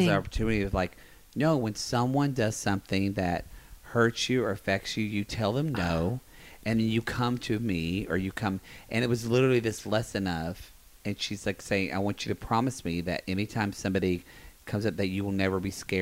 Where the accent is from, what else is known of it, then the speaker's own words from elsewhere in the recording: the South, United States; We grew up in the South.